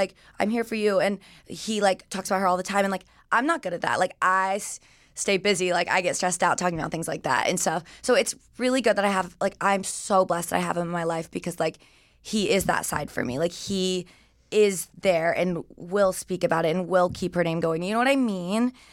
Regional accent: Georgia, United States; Okay, so I grew up in Georgia. Mm-hmm. I always like tell people like Atlanta, but it's like 20, 30 minutes north of Atlanta.

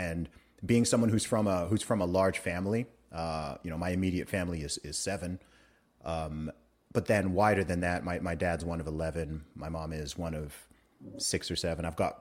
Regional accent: Saudi Arabia; we grew up in Saudi Arabia, right? So my parents just left to a complete foreign country.

